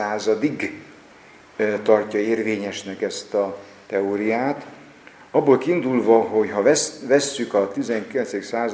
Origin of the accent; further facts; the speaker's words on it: Miskolc, Borsod-Abaúj-Zemplén, Hungary; hiszen miskolci vagyok ott az egyetem